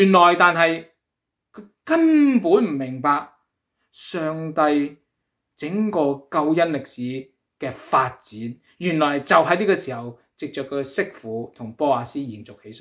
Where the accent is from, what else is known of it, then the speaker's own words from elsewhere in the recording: Hong Kong; 我们香港人也都有一句类似的说话